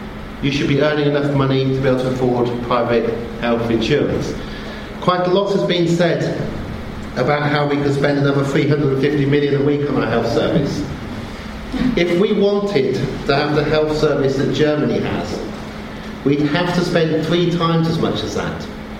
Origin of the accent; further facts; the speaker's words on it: Oxford, South East England, United Kingdom; I grew up in the 1970s. And I grew up in Oxford. And in the 1970s in Oxford, people lived in all different kinds of houses. And the housing was cheap.